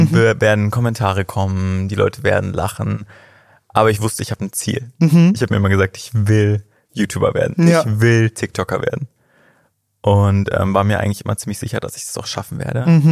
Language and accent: German; Munich, Bavaria, Germany; Ich als Münchner hasse das Oktoberfest.